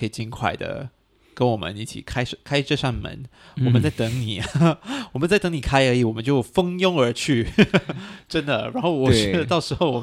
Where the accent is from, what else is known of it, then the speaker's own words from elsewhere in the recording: Singapore; 但是我觉得我们新加坡人有那个需求